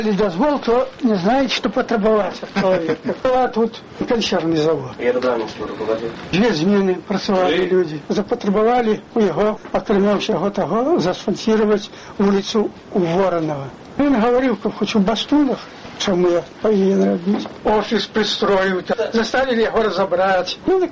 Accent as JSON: {"language": "Russian", "country": "Belarus", "said": "Я же говорю, белорус."}